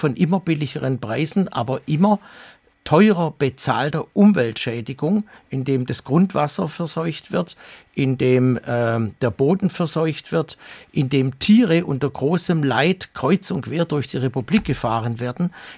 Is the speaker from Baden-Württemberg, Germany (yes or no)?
yes; Baden-Württemberg, Germany; in Hessen, bei uns in Baden-Württemberg noch gibt